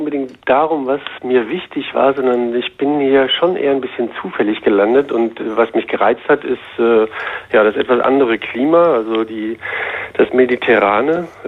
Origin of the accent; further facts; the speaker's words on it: Berlin, Germany; now in France; Nee, da könnte ich eher noch irgendwie Berlinern oder so, aber ich bin ja ein echter Berliner.